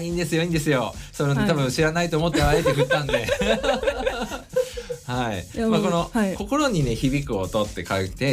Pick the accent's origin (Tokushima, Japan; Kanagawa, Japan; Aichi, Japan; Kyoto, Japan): Kanagawa, Japan; Kawasaki; 地元川崎を、ね、盛り上げようというところで